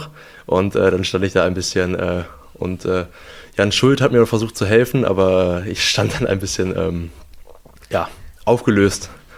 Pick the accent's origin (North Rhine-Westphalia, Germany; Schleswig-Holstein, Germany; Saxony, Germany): North Rhine-Westphalia, Germany; Aldekerk; also born or lived in Bottrop; Genau, ich bin in Bottrop geboren. Da habe ich dann 11 Jahre meines Lebens gelebt und danach bin ich dann nach Aldekerk gezogen.